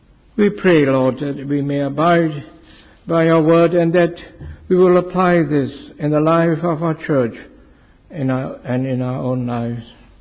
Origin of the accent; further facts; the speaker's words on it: Singapore; I was born and bred in Singapore, and when I return to Singapore, I often meet friends, classmates